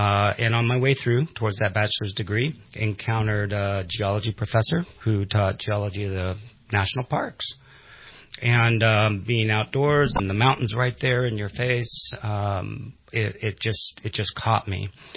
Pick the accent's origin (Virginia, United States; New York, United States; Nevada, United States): Nevada, United States; Las Vegas; And I loved growing up in Las Vegas. It was an amazing town.